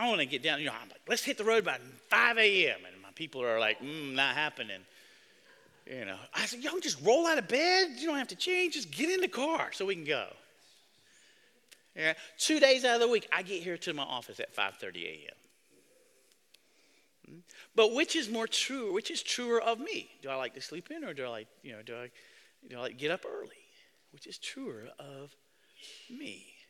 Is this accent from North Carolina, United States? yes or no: yes; Climax, North Carolina, United States; also born or lived in Savannah, United States / Atlanta, United States; I grew up in Climax, North Carolina. Now, when I lived in Savannah, Georgia, and then later on at school in Atlanta at Emory, people always ask you, where are you from?